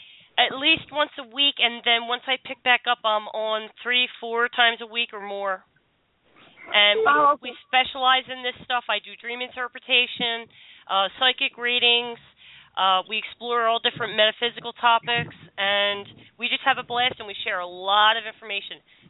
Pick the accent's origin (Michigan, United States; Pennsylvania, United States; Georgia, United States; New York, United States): Pennsylvania, United States; Philadelphia; Oh, I'm from South Philly. I grew up in South Philly.